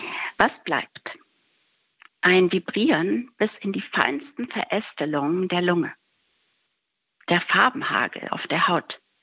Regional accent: Greece; Ich bin selber Griechin und schreibe auch auf Griechisch

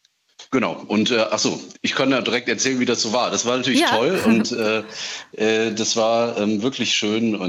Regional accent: North Rhine-Westphalia, Germany; also ich bin in Nordrhein-Westfalen zur Schule gegangen

